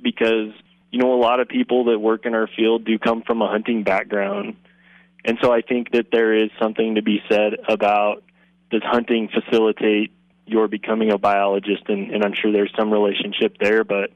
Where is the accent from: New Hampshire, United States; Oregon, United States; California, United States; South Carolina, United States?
Oregon, United States; Imbler; So I grew up in Northeast Oregon, a little community called Imbler, which is in Union County.